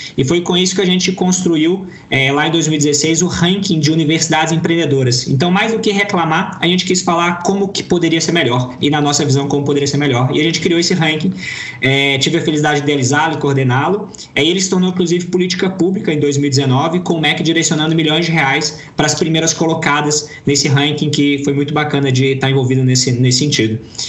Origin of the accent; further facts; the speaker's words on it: Timóteo, Minas Gerais, Brazil; eu sou natural de Timóteo, que é uma cidade industrial no interior de Minas, e eu fui fazer direito na Universidade Federal de Juiz de Fora